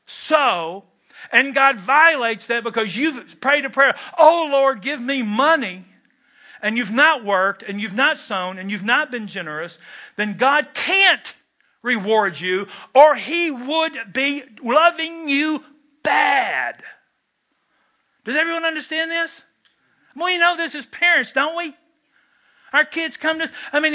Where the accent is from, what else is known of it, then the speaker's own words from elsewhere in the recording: Kentucky, United States; I'm from Kentucky, where smoking is indeed a spiritual gift.